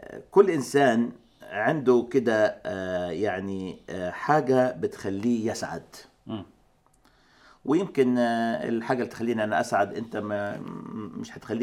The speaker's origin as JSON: {"language": "Arabic", "country": "Egypt", "said": "العراقي يحب، وأنا برضو كمصري أحب."}